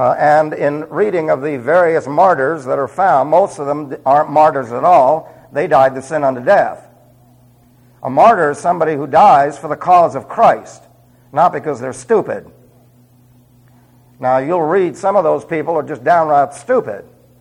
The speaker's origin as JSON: {"language": "English", "region": "New York", "country": "United States", "accent": "New York", "said": "I still have my New York accent then."}